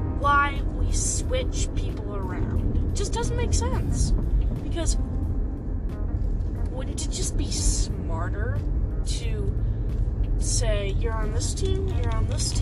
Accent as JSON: {"language": "English", "region": "Colorado", "country": "United States", "tie": "born there", "said": "Because I was born in Colorado?"}